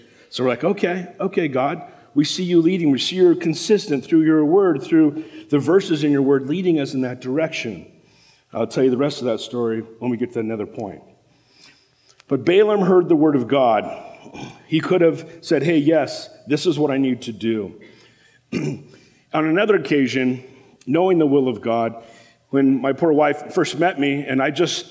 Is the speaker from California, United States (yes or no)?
yes; Los Angeles, California, United States; I grew up in South LA all my life.